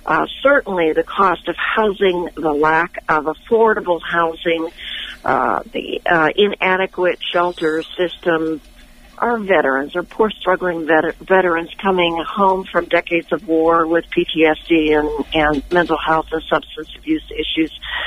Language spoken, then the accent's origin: English; Pennsylvania, United States; now in Sonoma County, United States; my husband was transferred to HP here in Sonoma County, and it's been a love affair ever since. We grew up in Pennsylvania.